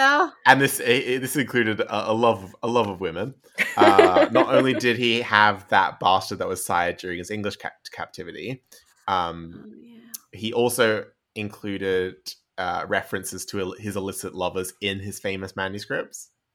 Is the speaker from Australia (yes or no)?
yes; Australia; I'm Australian